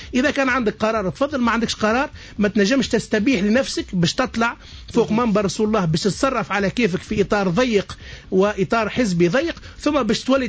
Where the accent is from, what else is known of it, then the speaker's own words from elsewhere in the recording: Tunisia; accent: Tunisian; بلهجتنا التونسي باش التوانسة ومستمعينا يفهمونا،